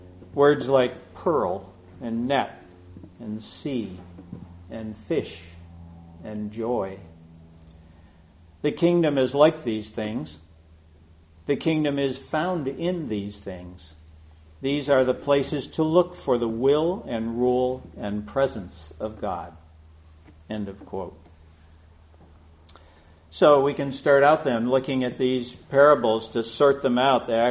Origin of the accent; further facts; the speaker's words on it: New York, United States; also born or lived in Pennsylvania; now in San Jose, United States; So I quit engineering, moved from Pennsylvania back to New York, to my hometown, and worked with my brothers and my dad as a partner in the RV business again